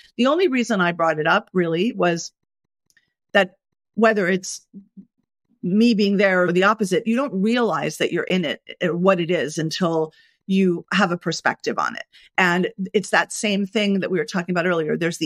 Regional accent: New York, United States; As a New Yorker, most people in New York, and we can't say America because New York is not America, but in New York, where we joke, we say everyone here is a main character.

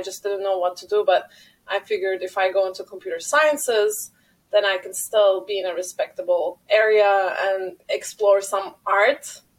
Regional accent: Turkey; I grew up in Turkey.

